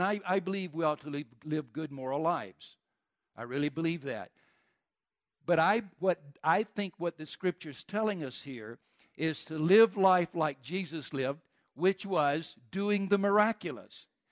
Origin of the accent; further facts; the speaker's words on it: the South, United States; accent: southern; So hopefully my southern accent is not too bad and you'll be able to follow the things that I want to share with you today.